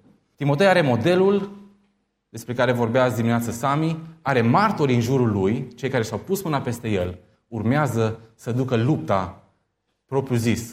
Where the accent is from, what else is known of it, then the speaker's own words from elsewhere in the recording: Arad, Arad County, Romania; pentru că eu sunt arădean, călătoream de la Arad la Oradea, unde sunt student